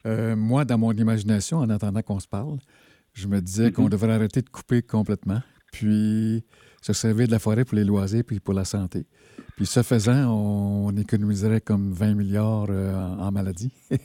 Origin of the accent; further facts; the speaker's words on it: Quebec, Canada; moi, je viens de l'Abitibi.